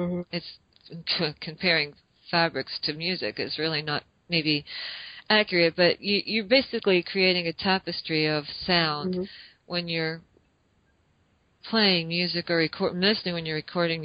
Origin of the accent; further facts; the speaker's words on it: United States; But we're actually American citizens, American mutts, really.